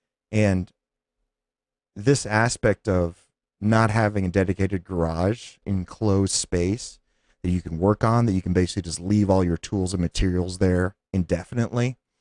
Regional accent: Phoenix, Arizona, United States; I would be maybe one of a few, five or less, that would be born and raised in Phoenix.

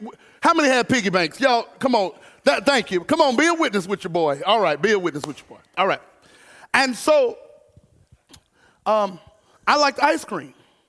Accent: Garland, Texas, United States; So I'm not from Greenville, I'm from Garland.

